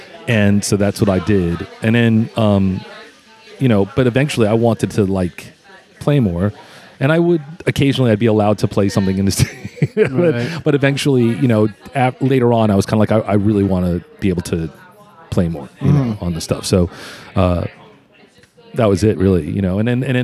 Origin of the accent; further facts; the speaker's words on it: Long Island, New York, United States; She was from 20 minutes away from where I grew up on Long Island.